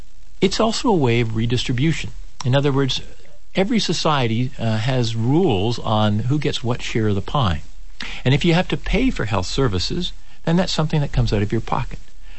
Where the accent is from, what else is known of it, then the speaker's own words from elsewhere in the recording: Toronto, Ontario, Canada; I was born in Toronto and grew up there.